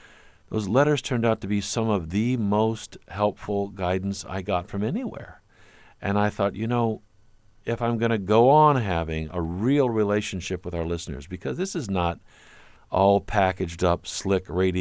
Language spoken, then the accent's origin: English; Bloomington, Illinois, United States; Well, I grew up in central Illinois, Bloomington Normal